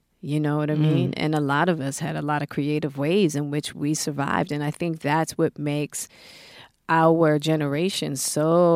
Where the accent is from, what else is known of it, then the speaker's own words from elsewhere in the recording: Hollywood, California, United States; So as a woman, then I'm a Black woman, and then I'm a woman from Hollywood, which is the antithesis.